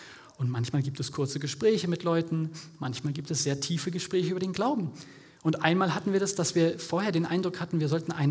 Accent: Germany; hey, ich bin auch aus Deutschland

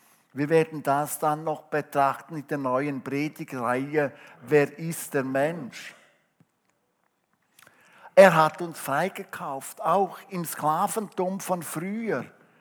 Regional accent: Switzerland; Darum wollen wir ja auch als Schweizer das sehr verteidigen.

